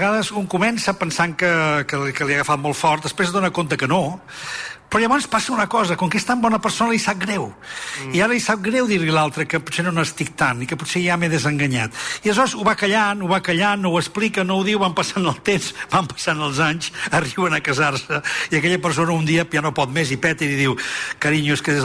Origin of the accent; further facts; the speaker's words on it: Sant Boi de Llobregat, Catalonia, Spain; now in Granollers, Spain; Visc a Granollers ja fa molts anys, sí, però sóc de Sant Boi.